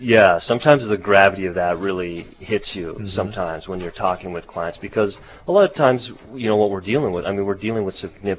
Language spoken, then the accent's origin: English; Hawaii, United States; also born or lived in Montana; Yeah, so I'm actually originally from Hawaii.